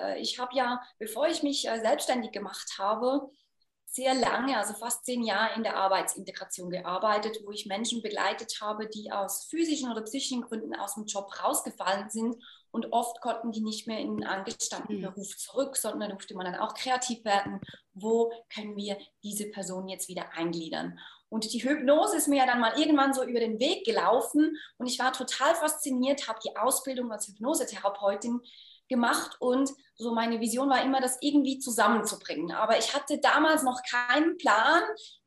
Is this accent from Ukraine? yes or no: no; Switzerland; vor allem bei uns in der Schweiz, in die klassische Karriereberatung